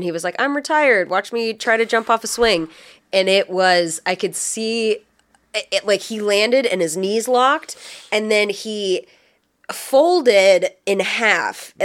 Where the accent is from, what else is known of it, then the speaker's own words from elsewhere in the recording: Tucson, Arizona, United States; The nice thing about growing up in Tucson is that when summer hit, it was 120 degrees.